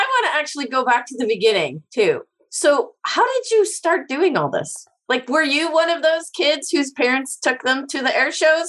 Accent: Illinois, United States; Because I was there as a kid, like a long time ago, because I grew up in Illinois.

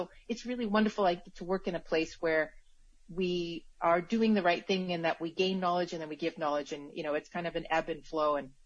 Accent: Alberta, Canada; I grew up in Canada, in Alberta, and my parents, really wanted to embrace the new Canadian life, and we spent a lot of time outdoors.

